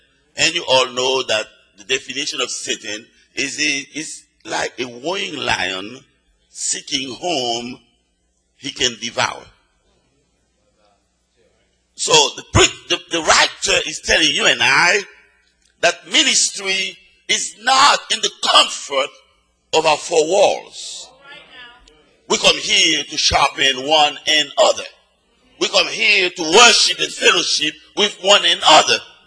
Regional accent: Haiti; I was born in Haiti and I was raised under the reign of terror of Papa Doc

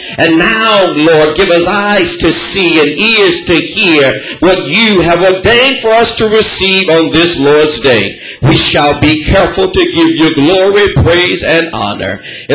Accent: Los Angeles, California, United States; Listen, where I'm from. I'm from Los Angeles. It's where Hollywood is.

